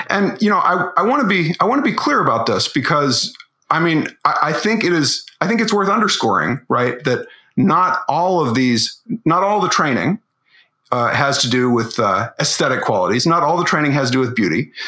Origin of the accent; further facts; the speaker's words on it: Arkansas, United States; In my home state of Arkansas, cosmetologists have to endure 50 hours of training in courtesy and neatness and professional attitude.